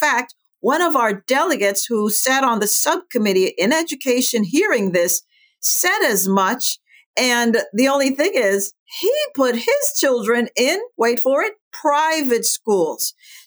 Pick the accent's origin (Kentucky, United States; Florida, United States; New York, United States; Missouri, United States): New York, United States; also born or lived in California; now in Virginia, United States; we moved from California, where we were both in the Marine Corps, and we decided to come to Virginia. We didn't want to go back to New York and South Dakota, where my husband was raised. So we came to Virginia.